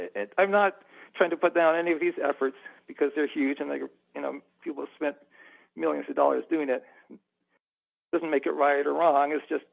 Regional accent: Nepal; also born or lived in India; I grew up in Nepal and India.

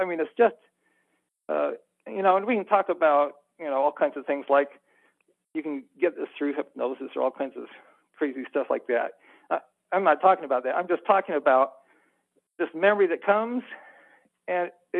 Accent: Nepal; also born or lived in India; I grew up in Nepal and India.

